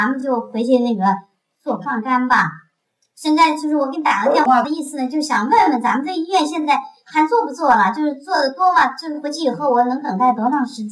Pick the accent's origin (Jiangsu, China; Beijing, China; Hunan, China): Jiangsu, China; Changzhou; 哎，我是那个常州的。哎，我是常州的。